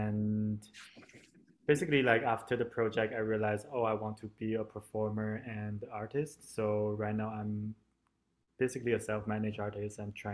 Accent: China; English is a second language; moved away as an adult; now in Toronto, Canada; So basically, I was originally from China. I moved to Toronto 4 years ago to learn to pursue my master in music.

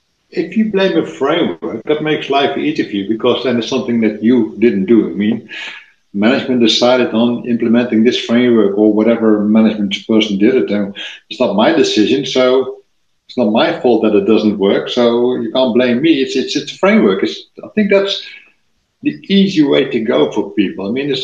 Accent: Netherlands; English is a second language; from the Netherlands, almost 50, we'll turn 50 this year.

